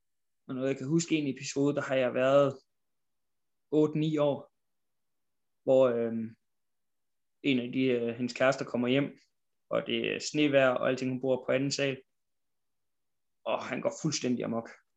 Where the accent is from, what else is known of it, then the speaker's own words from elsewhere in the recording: Rønne, Capital Region, Denmark; born there; Jeg er 37 år. Så jeg blev født i 1984 på Bornholm. I en lille by, Rønne.